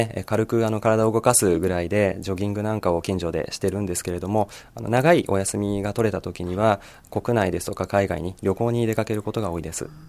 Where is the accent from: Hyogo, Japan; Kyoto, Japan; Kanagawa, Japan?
Kanagawa, Japan; Fujisawa; そうですね、藤沢で生まれ育っています。